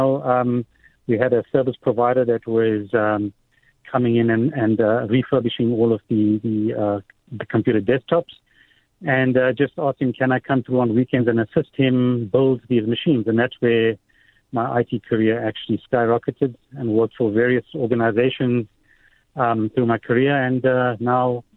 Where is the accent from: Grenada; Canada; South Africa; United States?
South Africa; Thornville, KwaZulu-Natal; Started off in a very little town called Thornville down in KZN in the Midlands. My dad was actually a farm manager, so grew up on a farm.